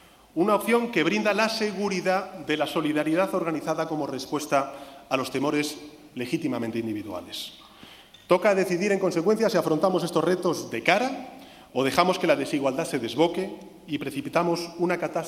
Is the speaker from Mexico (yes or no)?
no; Spain; Por cierto, nosotros somos tanto, tan españoles como ustedes, no somos menos españoles.